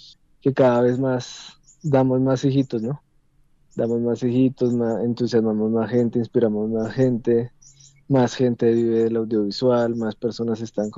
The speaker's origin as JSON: {"language": "Spanish", "country": "Colombia", "said": "que hace que pues nos veamos como colombianos"}